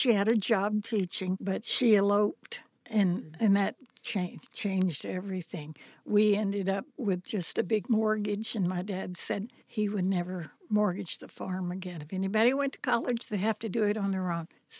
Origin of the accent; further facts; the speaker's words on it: Gilpin, Kentucky, United States; I was born in our house. My mom had 8 children all at home. I grew up there in Gilpin, Kentucky.